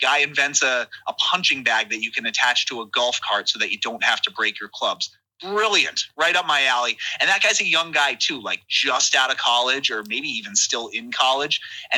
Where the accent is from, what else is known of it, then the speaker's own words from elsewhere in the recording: Massachusetts, United States; with you and I growing up in Metro West